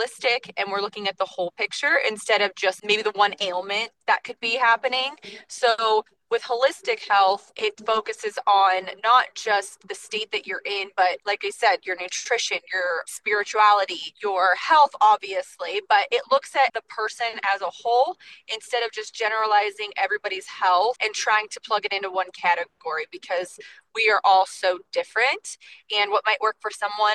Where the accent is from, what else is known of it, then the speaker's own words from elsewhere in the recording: Cleveland, Ohio, United States; moved away; So I am originally from Cleveland and I moved out this way 5 years ago.